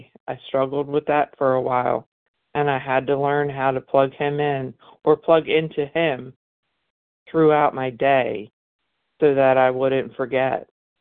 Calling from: Mississippi, United States; Good morning, family. … I'm calling from Mississippi.

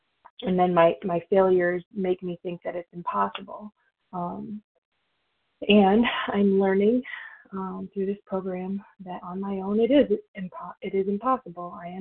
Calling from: Michigan, United States; I'm calling from Michigan.

